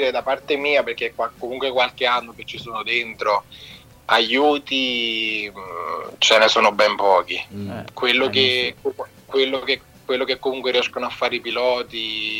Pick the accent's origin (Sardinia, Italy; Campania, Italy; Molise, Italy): Campania, Italy; Montematese; io sono di Montematese, provincia di Caserta